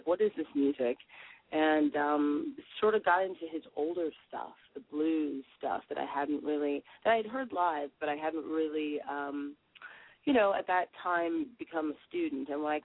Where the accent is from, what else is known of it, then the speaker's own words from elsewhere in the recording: Southern United States, United States; especially growing up in the South, I mean, my friends listened to … and, you know, country western music and, you know